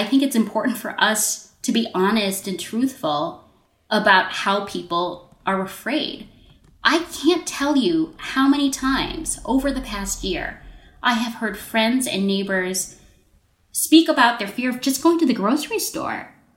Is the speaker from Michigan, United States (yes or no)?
yes; Michigan, United States; You know, I was born and raised in Michigan.